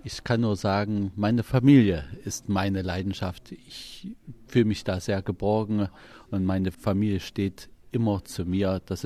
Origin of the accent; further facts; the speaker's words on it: Thuringia, Germany; Und ich liebe meine Heimat, mein Altenburger Land. Ich fühle mich dort sehr zu Hause und die Region ist was ganz Besonderes.